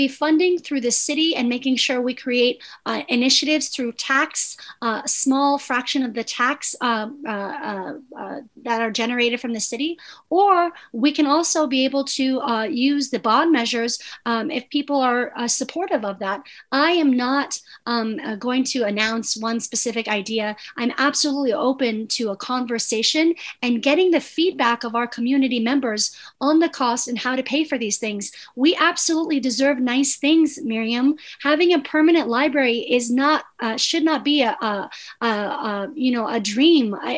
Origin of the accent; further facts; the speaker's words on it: La Mesa, California, United States; Being from this community and growing up in La Mesa, having roots in this community, I actually lived across the street when I grew up on El Capitan Drive, right across the street from where the police department is now.